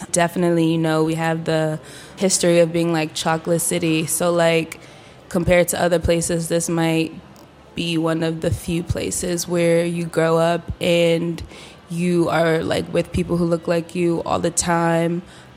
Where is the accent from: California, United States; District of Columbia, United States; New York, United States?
District of Columbia, United States; Washington; also born or lived in Prince George's County, Maryland; I grew up in Southeast, Northeast, and PG County.